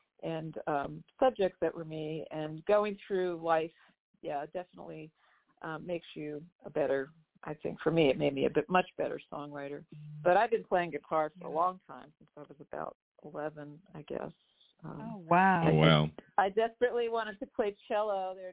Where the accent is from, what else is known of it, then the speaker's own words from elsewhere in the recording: New York, United States; also born or lived in Hong Kong; now in Austin, United States; Well, originally I'm from New York State. That's where I was born, in the Hudson Valley. I grew up mostly in the Hudson Valley, New York. We lived overseas for about 2.5-3 years in Hong Kong when I was little, and then moved back.